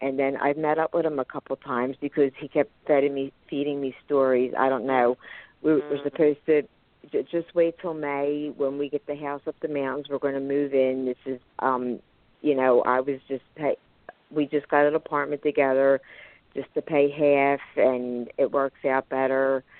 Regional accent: Philadelphia, Pennsylvania, United States; I'm from Philadelphia, and thanks for taking my call.

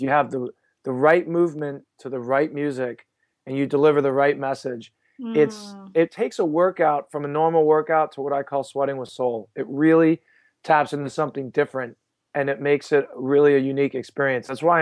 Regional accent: Princeton, New Jersey, United States; I'm from Princeton, New Jersey.

